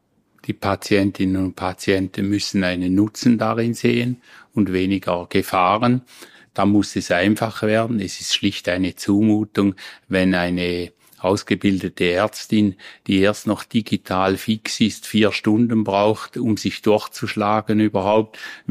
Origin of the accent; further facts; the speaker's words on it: Schaffhausen, Switzerland; wenn ich als Schaffhauser das mache und auf mich nehme